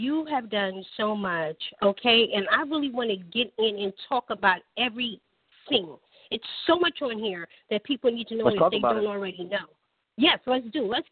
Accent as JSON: {"language": "English", "region": "New York", "country": "United States", "said": "I came from New York myself"}